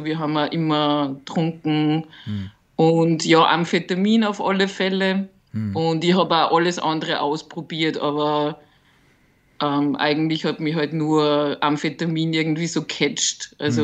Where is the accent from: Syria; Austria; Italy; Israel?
Austria; ich bin 37 Jahre, ich bin aus Österreich, lebe da in einer größeren Stadt, bin aber eigentlich vom Land.